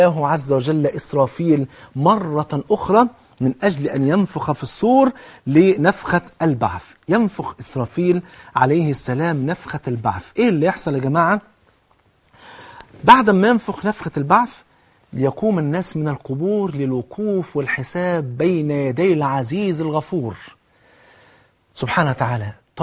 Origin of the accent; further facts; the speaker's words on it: Egypt; عجب الذنب اللي هي بيسموها عندنا في مصر العصعص